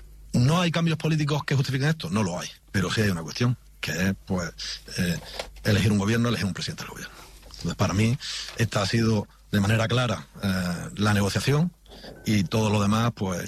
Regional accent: Spain; Yo no soy ultraderechista, yo lo que soy es español.

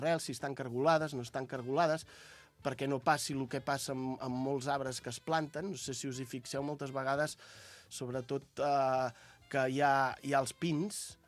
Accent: Catalonia, Spain; jo vaig passar tota la meva infància allà al Montseny i vaig viure molt al bosc.

